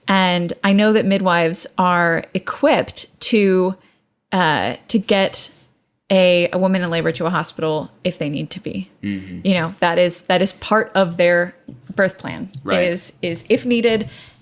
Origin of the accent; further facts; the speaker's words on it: Houston, Texas, United States; Yeah. We're both from Houston.